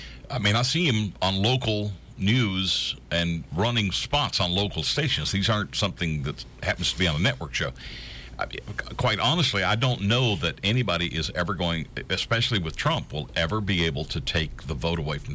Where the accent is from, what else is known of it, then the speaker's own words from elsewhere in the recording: Virginia, United States; That's my home state.